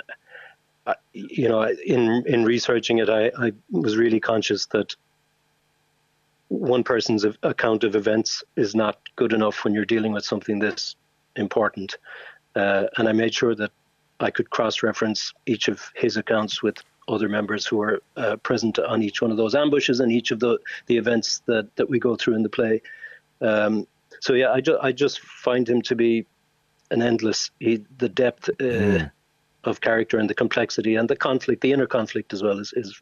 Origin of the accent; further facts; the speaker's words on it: Newmarket, Munster, Ireland; Well, the connection to Newmarket, my hometown, is the first one